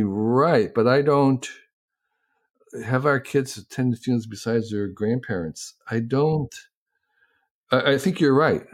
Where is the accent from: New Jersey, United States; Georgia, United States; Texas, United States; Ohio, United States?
New Jersey, United States; there was a transparency that was uncommon for growing up in New Jersey, which was a sense of privacy being very, very different.